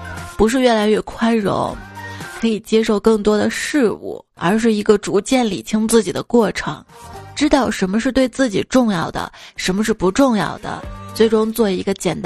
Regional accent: Anhui, China; 就是瞧不起我们安徽人，是不是？

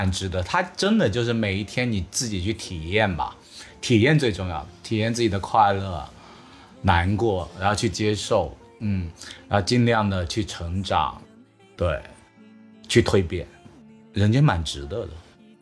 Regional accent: Guangdong, China; 我们广东人爱做生意还行，

